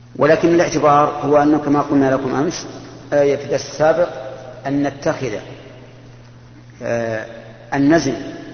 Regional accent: Bahrain; يلا من عندنا في البحرين

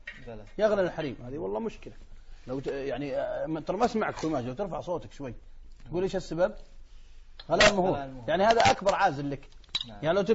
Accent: Saudi Arabia; لو يسألوني بعض الشباب عندنا في السعودية

